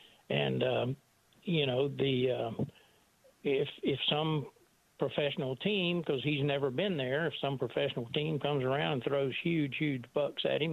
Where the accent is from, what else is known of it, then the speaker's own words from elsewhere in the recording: Florida, United States; and of course I'm from Polk County, which is one of the centers of Gator football in the state. And we don't have a major newspaper here.